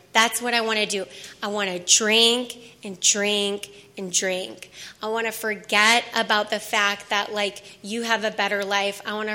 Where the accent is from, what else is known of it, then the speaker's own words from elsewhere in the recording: Wisconsin, United States; I grew up in Wisconsin where drinking is a hobby, so it's a pastime there.